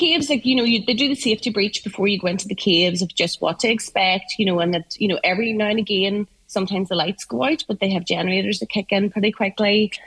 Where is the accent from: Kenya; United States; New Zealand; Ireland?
Ireland; Ulster; So Sunday was my day to do a date day, so I decided that because we're from Donegal, we always explore Donegal